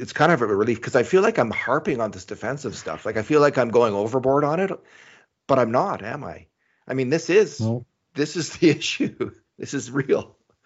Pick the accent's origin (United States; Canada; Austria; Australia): Canada; That's being a Canadian. Being a Canadian is staying up 8 o'clock and staying up late.